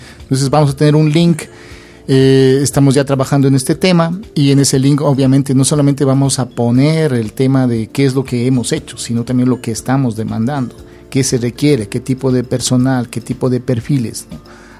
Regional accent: Tulcán, Carchi, Ecuador; yo soy de Viena, Viena al Norte. Yo soy de Tulcán

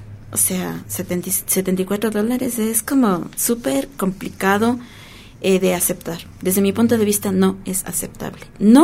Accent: Ecuador; tal como somos las familias ecuatorianas

